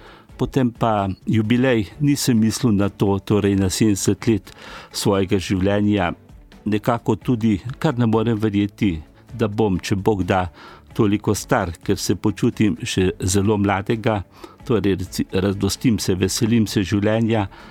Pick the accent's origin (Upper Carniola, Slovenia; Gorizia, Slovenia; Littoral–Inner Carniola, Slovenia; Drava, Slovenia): Upper Carniola, Slovenia; Nasovče; born there; od mojega rojstva, torej od doma, kjer sem rojen v Nasovčah številka 10